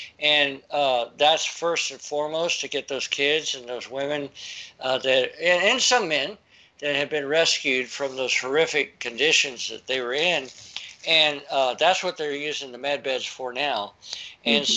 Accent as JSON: {"language": "English", "town": "Fort Walton Beach", "region": "Florida", "country": "United States", "tie": "born or raised there", "said": "they train in Hurlburt Airfield, where I grew up in Fort Walton Beach, Florida"}